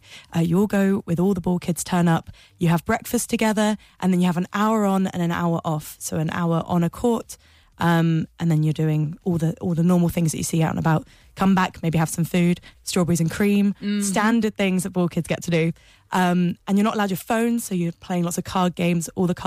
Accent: Wimbledon, London, United Kingdom; I grew up near Wimbledon, which helps.

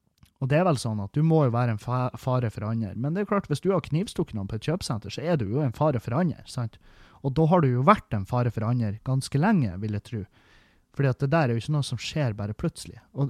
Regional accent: Meløy, Nordland, Norway; vi har hatt hendelser i heimkommunen min der folk har gått naken rundt i bygda

